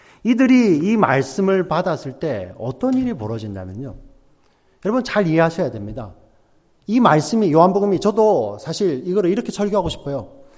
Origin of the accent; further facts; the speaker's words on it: South Korea; I'm Korean